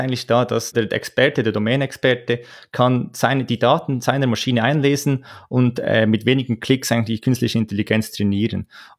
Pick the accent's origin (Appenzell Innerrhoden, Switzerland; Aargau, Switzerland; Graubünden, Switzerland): Aargau, Switzerland; komme aus der Schweiz, geboren im Aargau, studiert an der ETH Zürich Maschinenbau. So mein ganzes Leben bis dahin etwa in der Schweiz.